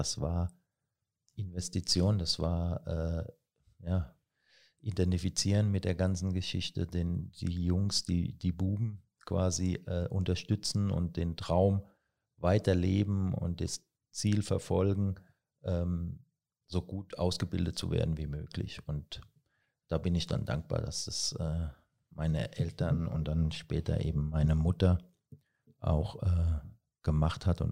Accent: Rhineland-Palatinate, Germany; ich bin Pfälzer und aus meiner Region, da gab es damals auch nur den FCK und da war ich natürlich als kleiner Bub schwer begeistert

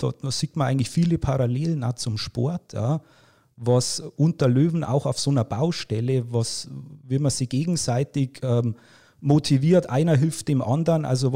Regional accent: Wolnzach, Bavaria, Germany; also born or lived in Pfaffenhofen an der Ilm; Geboren bin ich in Pfaffenhofen an der Ilm, also das ist die Kreisstadt, das ist der Landkreis Pfaffenhofen, und wohne schon immer in Wolnzach bzw. in Geroldshausen, das ist ein kleiner Ortsteil, ein kleines Dorf von Wolnzach.

